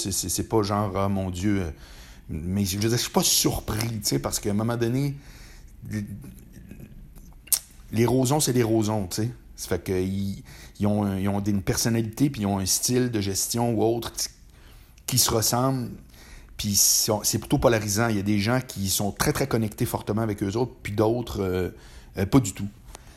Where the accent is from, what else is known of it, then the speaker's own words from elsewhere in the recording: Quebec City, Quebec, Canada; now in Montreal, Canada; quand j'ai quitté Québec pour aller à Montréal.